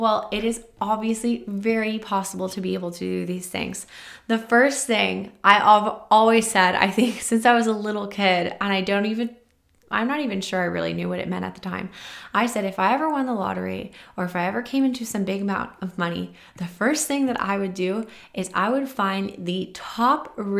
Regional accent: Canada; I'm a Canadian

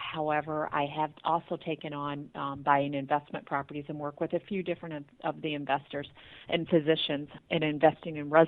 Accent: Tiffin, Ohio, United States; now in Toledo, United States; So we're from Tiffin, Ohio originally, and I was pregnant with my daughter, and that brought us back to Toledo, Ohio, which was about 50 miles north of where we're from.

